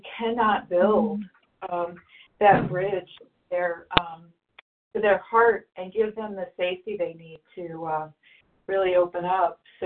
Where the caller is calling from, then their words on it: Arizona, United States; Hi there. … I am calling from Arizona